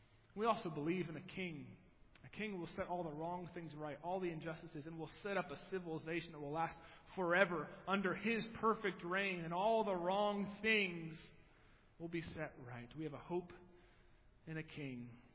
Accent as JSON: {"language": "English", "town": "Wellsboro", "region": "Pennsylvania", "country": "United States", "tie": "born or raised there", "said": "a 75-degree day in Wellsboro, Pennsylvania, my hometown."}